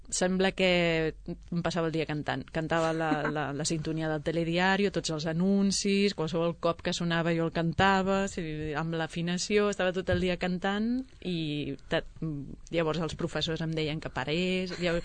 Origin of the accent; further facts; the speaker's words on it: Sabadell, Catalonia, Spain; Sempre aquí, a Sabadell.